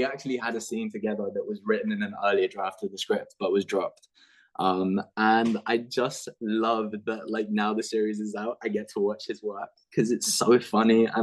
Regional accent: London, United Kingdom; because I'm from London

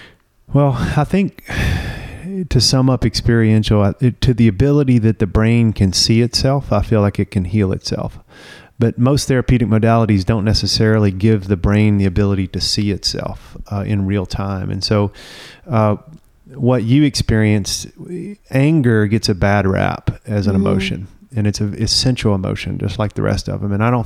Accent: the South, United States; I didn't really get an early imprint growing up in the South, kind of a man's man

